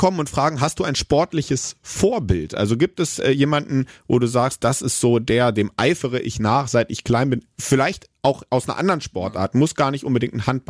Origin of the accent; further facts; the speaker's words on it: Germany; born there; Ich bin in Deutschland geboren.